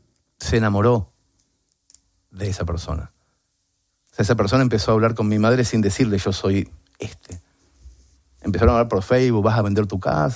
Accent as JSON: {"language": "Spanish", "town": "Mercedes", "region": "Buenos Aires Province", "country": "Argentina", "tie": "born there", "said": "yo iba a actuar esa noche en Mercedes, provincia de Buenos Aires, mi ciudad natal"}